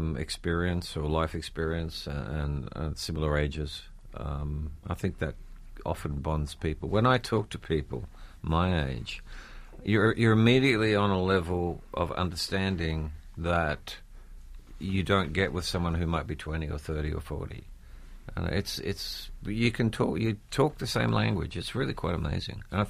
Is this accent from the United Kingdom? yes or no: no; Australia; moved away as an adult; now in Seattle, United States